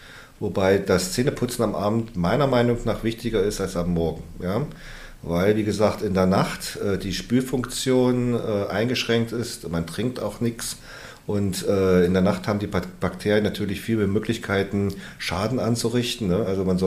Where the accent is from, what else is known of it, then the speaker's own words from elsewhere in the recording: Harz, Germany; ich komme ja eigentlich aus dem Harz und ich kenne das eigentlich so, dass wir im April, manchmal auch im Mai, immer noch Schnee hatten